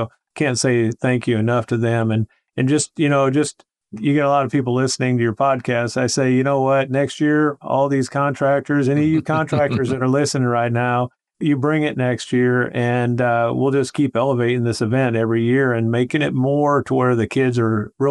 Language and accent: English; Nebraska, United States; now in Arkansas, United States; You know, I come from Nebraska, and I moved down here in 96.